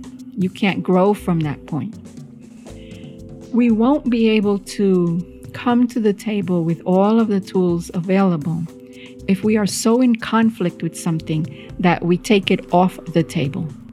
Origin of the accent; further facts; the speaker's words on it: New York, United States; So I grew up in New York City, Brooklyn, as a matter of fact, and my family was an immigrant family from Puerto Rico